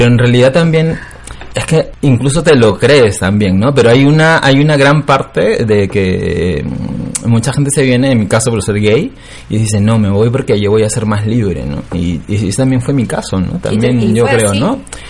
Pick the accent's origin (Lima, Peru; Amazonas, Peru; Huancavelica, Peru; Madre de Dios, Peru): Lima, Peru; Pues yo soy de Lima. Bueno, en realidad mi familia es de Trujillo, pero nos hemos criado en Lima y yo llevo aquí 9 años.